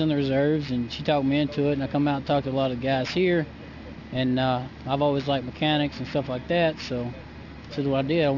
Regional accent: DeKalb, Texas, United States; From DeKalb, Texas.

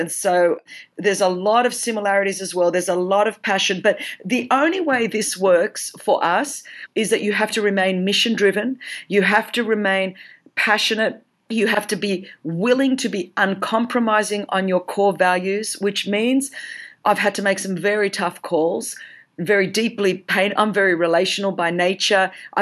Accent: Greece; first language Greek; English is a second language; Yes, I'm Greek. So I say this with love because my first language is Greek. I was Greek before my big fat Greek wedding. So I have a lot of love. I have a Greek passport.

